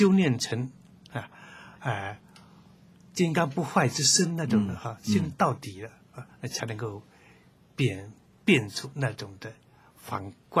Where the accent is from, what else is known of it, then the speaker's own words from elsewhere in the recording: China; 所以我们中国人常讲了什么？